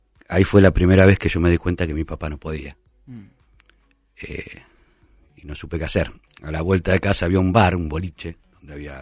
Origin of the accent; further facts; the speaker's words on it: José León Suárez, Buenos Aires Province, Argentina; also born or lived in Santa Fe; yo nací en Santa Fe y a los 40 días más o menos me trajeron para acá, para Buenos Aires. Ajá. Me crié, soy criado, prácticamente toda mi vida en José León Suárez.